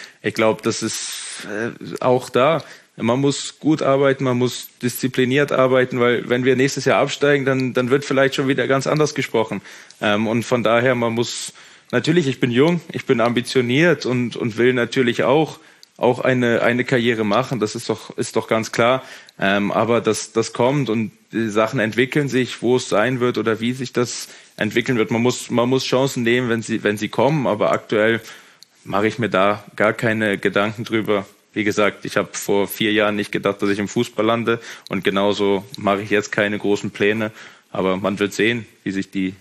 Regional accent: Germany; ich bin Deutscher

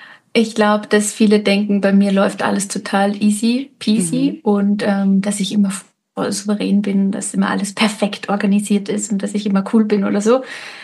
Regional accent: Salzburg, Austria; Ich normalerweise rede ich eigentlich so, weil ich bin Salzburgerin.

